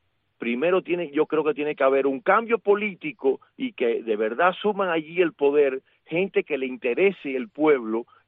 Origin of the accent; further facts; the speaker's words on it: Cuba; also born or lived in Spain / United States; yo sigo siendo cubano